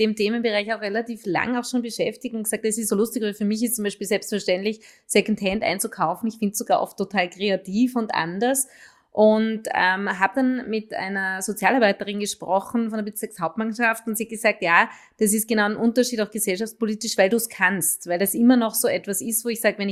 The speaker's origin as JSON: {"language": "German", "region": "Tyrol", "country": "Austria", "tie": "born or raised there", "said": "bei uns in den Tirol in den 80ern, wo ich aufgewachsen bin"}